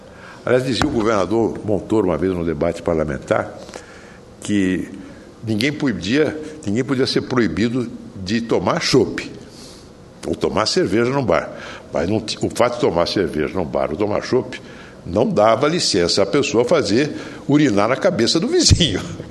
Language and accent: Portuguese; São José do Rio Preto, São Paulo, Brazil; quando cheguei do exílio, em 1979, a primeira vez que fui à minha cidade natal, Rio Preto